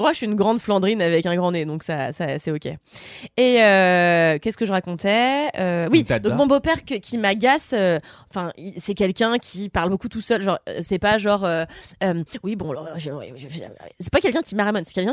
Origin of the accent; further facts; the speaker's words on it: Levallois-Perret, Île-de-France, France; moi, j'en ai jamais eu, je viens de Levallois.